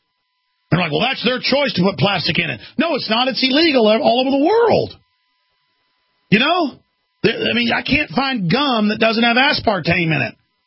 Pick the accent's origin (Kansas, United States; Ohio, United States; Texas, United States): Texas, United States; Dallas; born there; I was born in Dallas.